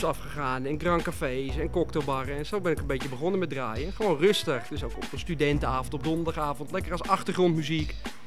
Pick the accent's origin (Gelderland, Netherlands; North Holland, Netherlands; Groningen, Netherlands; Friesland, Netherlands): North Holland, Netherlands; Hoorn; Ik kom uit Hoorn.